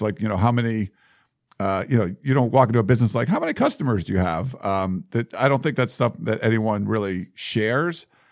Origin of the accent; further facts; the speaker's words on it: Pittsburgh, Pennsylvania, United States; also born or lived in Massachusetts; now in Los Angeles, United States; I went to high school in Massachusetts, but, like, I grew up really first in Pennsylvania, you know, Pittsburgh, and so I've just been a Steeler fan.